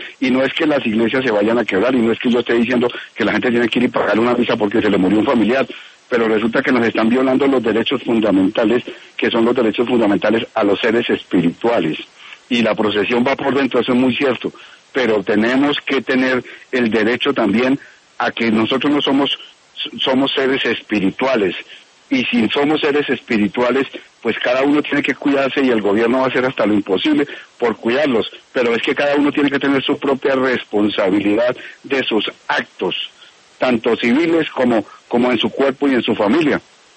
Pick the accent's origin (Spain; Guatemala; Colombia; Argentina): Colombia; Bogotá